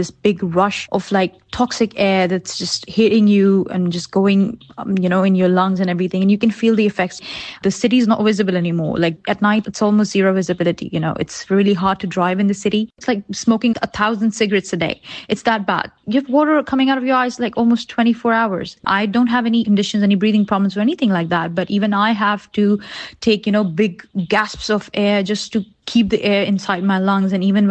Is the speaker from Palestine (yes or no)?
no; Islamabad, Islamabad Capital Territory, Pakistan; now in Lahore, Pakistan; I'm originally from Islamabad, but I have been living in Lahore for work for the past couple of years.